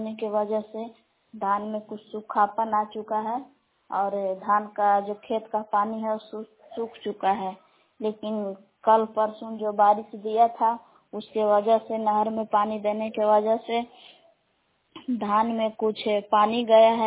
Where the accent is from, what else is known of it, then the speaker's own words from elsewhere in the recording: Belaon, Bihar, India; ग्राम बेलाव जिला कैमूर भगवान की निवासी हूँ।